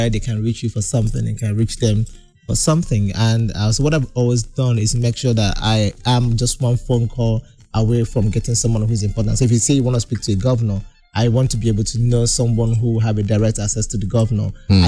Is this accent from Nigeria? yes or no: yes; Aba, Abia, Nigeria; I keep saying this about where I come from. I grew up in Aba